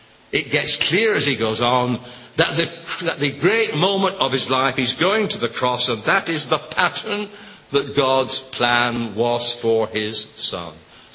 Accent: North West England, United Kingdom; also born or lived in Edinburgh; now in Sheffield, United Kingdom; You realize I spent 10 years of my time as an Englishman in Scotland. That was courageous stuff. And then I spent 30 years as a Lancastrian in Yorkshire

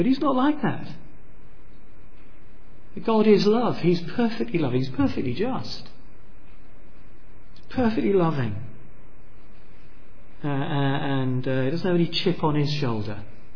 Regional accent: Mombasa County, Kenya; I was born and brought up in Kenya, and we were down on the Kenyan coast. Well, we were in the most idyllic, wonderful house right on the beach, right on the seafront, and just south of the harbour, Mombasa Harbour.

